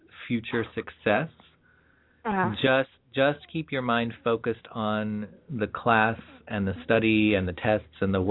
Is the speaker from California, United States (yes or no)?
yes; California, United States; A Californian like me says, oh, my gosh, it's kind of chilly, isn't it?